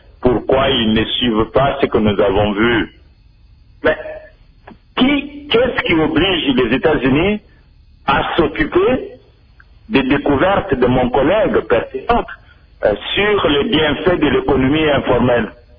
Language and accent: French; DR Congo; nous sommes Congolais